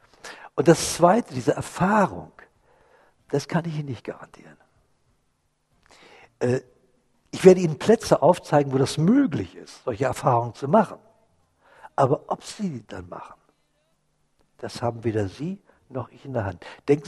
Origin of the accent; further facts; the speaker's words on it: Berlin, Germany; sind wir nach Berlin gefahren, meiner Heimatort.